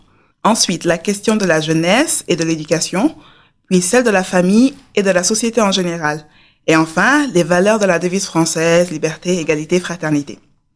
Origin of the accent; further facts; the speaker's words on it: Senegal; French is a second language; also born or lived in Ghana; Alors, je suis originaire du Ghana, mais j'ai vécu la plus grande partie de ma vie au Sénégal.